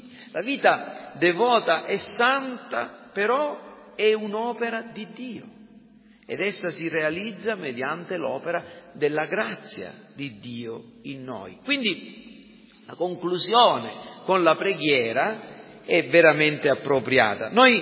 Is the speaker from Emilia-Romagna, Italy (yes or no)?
no; Sicily, Italy; Per esempio, noi siamo siciliani. E non siamo orgogliosi di esserlo, per finta, lo siamo.